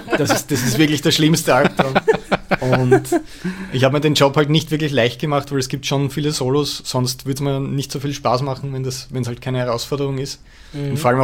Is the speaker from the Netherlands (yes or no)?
no; Austria; Sollte man eigentlich wissen als Österreicher.